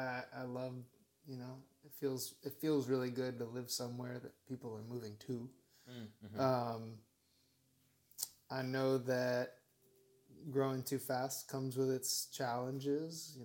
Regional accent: Dallas, Texas, United States; I grew up in Dallas, so it was really hard to get to nature. Living in the middle of Dallas.

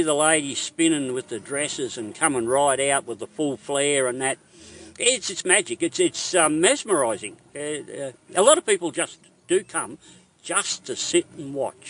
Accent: Nanango, Queensland, Australia; I'm from Nanango

